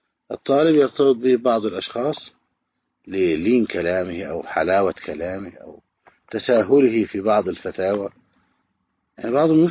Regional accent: Egypt; بلدنا مصر.

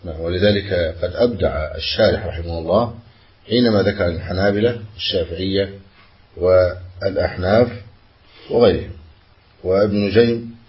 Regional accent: Egypt; عندنا في مصر يقول عن المسجد الصغير زاوية

